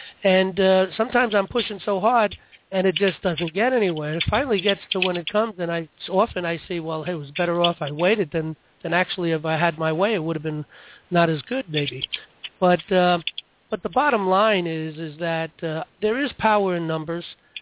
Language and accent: English; New York City, New York, United States; But I can tell you, I come from New York City.